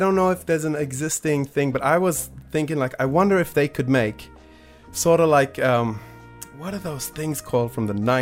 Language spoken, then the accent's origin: English; Solomon Islands; See, as a lot of you guys know, I grew up in the Solomon Islands.